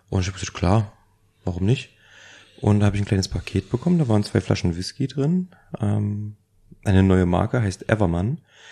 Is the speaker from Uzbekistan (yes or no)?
no; Baden-Württemberg, Germany; Ich komme aus dem Schwarzwald